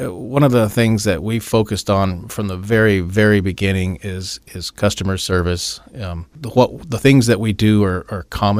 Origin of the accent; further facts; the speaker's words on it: Elgin, Illinois, United States; now in Phoenix, United States; We're from Elgin, Illinois. So the Fox River runs through there, and that's the Fox Valley. Runs down from Wisconsin through Illinois.